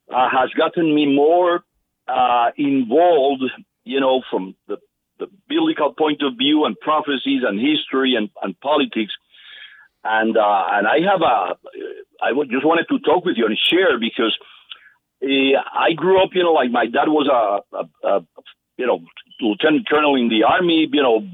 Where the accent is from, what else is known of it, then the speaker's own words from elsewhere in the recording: Puerto Rico; now in Houston, United States; I'm calling you from Houston. I'm originally from Puerto Rico.